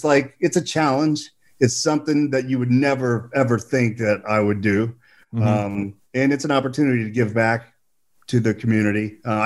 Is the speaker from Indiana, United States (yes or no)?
yes; Rockport, Indiana, United States; It was right outside my hometown. Yeah. In Rockport, Indiana.